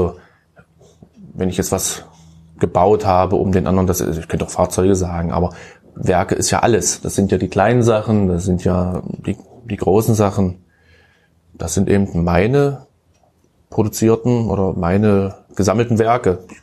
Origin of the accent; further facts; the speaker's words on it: Köthen, Saxony-Anhalt, Germany; born there; Also ich bin gebürtiger Köthner, obwohl das hört man vielleicht nicht so, manchmal kommt das durch